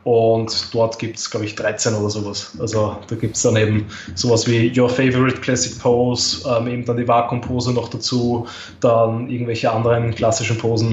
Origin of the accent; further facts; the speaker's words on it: Austria; Eventuell werde ich die GNBF kann ich leider nicht wirklich als Österreicher mitmachen